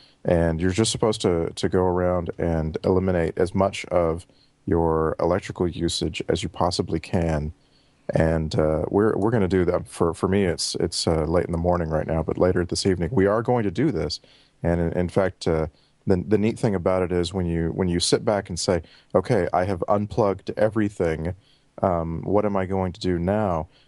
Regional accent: Texas, United States; now in Vancouver, Canada; Right. 35 years in Texas, the last year plus in Vancouver, British Columbia, Canada, and working on Hawaii.

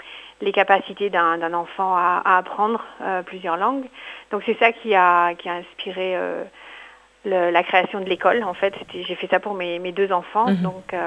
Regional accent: France; moved away as an adult; now in Australia; moi je suis française et on a immigré en Australie en 2001.

